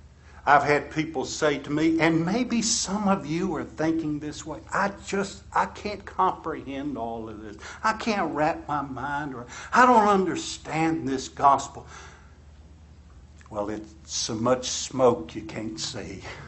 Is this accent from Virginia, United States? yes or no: yes; Bassett, Virginia, United States; you know, I grew up in Bassett, Virginia. Corporate headquarters of Bassett Furniture Company.